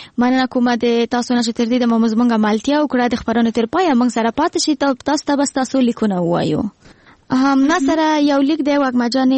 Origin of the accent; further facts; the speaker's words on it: Parwan, Afghanistan; now in Kabul, Afghanistan; د پروان ولایت نه یم، خو اوس مهال د کابل په کوټی سنګي کې ژوند کوم، او دغه لیک تاسو ته د کابل د کوټی سنګي څخه لیږم.